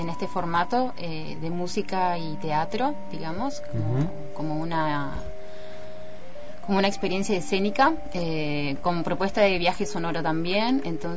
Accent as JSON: {"language": "Spanish", "region": "Neuquén", "country": "Argentina", "said": "Luciana y yo somos de Neuquén y también estamos acá."}